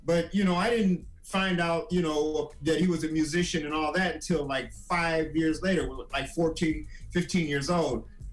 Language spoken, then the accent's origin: English; Springfield, Illinois, United States; Well, I'm actually from a small town in Illinois, Springfield, which is actually the capital. Everybody thinks Chicago is, but it's Springfield.